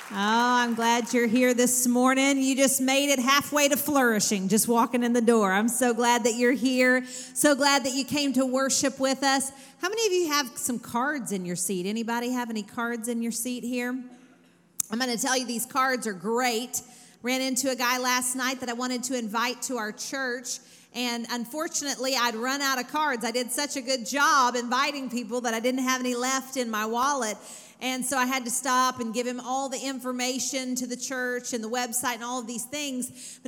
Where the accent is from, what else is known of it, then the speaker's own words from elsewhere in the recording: Texas, United States; now in Owensboro, United States; So I came from Texas. I'm not from Owensboro originally. In fact, I didn't even know how to say the word right.